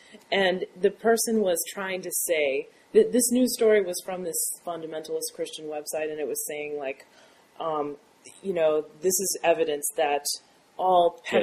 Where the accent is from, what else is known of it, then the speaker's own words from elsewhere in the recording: the South, United States; I grew up in the South, and, you know, it's all over the place.